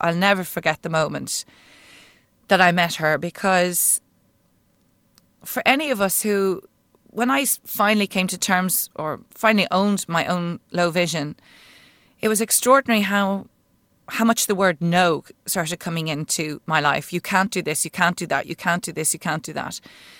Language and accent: English; Ireland; And also because I'm Irish and Catholic and guilty all the time